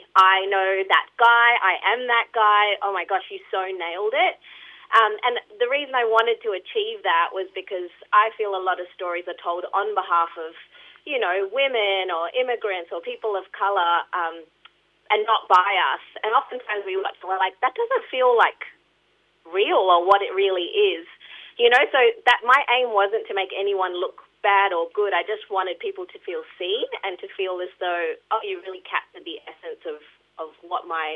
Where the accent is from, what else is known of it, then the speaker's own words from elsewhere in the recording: India; now in Australia; I'm an Indian immigrant, I'm a woman